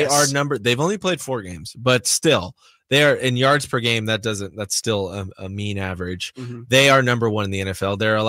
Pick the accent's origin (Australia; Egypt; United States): United States; Chico, California; Yeah, I'm from Chico. I'm sure I've told you that before.